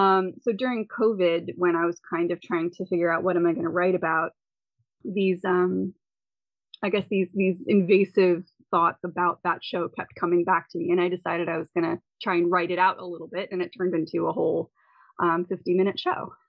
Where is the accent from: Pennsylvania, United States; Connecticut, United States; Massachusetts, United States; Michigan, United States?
Connecticut, United States; Well, I grew up in Connecticut, USA. I had a lot of family members who enjoyed theater.